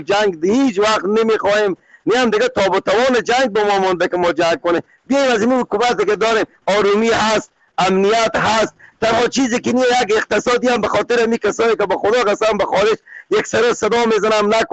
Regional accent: Afghanistan; ما خود ما افغانیم

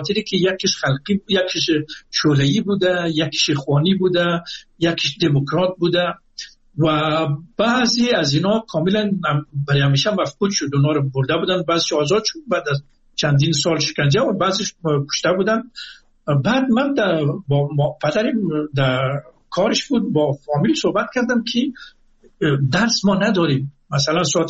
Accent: Afghanistan; من از افغانستان آمدم

